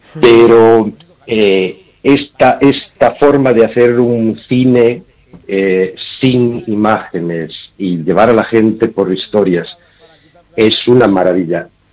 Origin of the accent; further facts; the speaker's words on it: Italy; Yo soy italiano con varias raíces variadas, y entre las cuales hay una raíz napolitana que es muy fuerte.